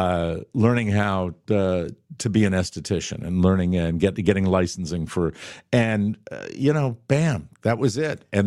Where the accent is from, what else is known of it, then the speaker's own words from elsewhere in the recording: Connecticut, United States; I said, well, I'm actually from the middle of Connecticut.